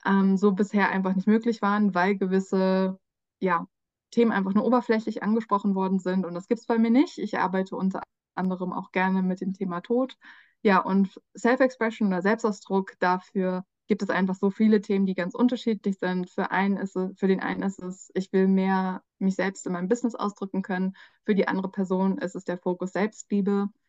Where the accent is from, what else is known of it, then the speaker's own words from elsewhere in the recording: Hamburg, Germany; Ich komme ursprünglich eigentlich aus Hamburg. Also ich bin in Norden geboren und ich habe auch sehr viele nordische, skandinavische Wurzeln. Neben ein paar anderen asiatischen Wurzeln und was mein Lebensbaum so hergibt.